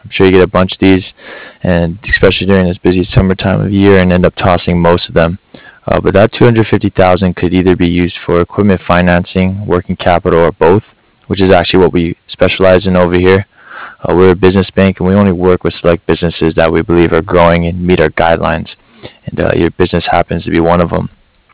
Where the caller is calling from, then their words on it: Cardiff, Wales, United Kingdom; I'm calling here from Cardiff.